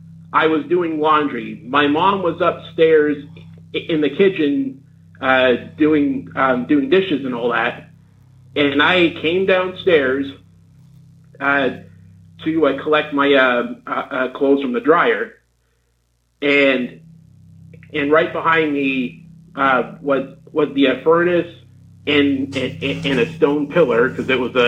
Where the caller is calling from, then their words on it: Hamilton, Ontario, Canada; from Hamilton, Ontario.